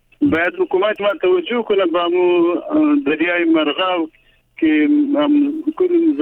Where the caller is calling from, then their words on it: Qaisar, Faryab, Afghanistan; من از ولسوالی کیسر، ما بندریم به نام غوره و جوکندو و بندی کیسر است،